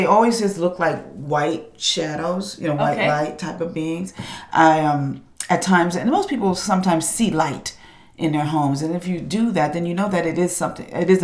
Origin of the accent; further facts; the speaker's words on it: New York, United States; My background, my family's Jamaican. I'm not Doreen Virtue. My family's Jamaican. I'm from New York.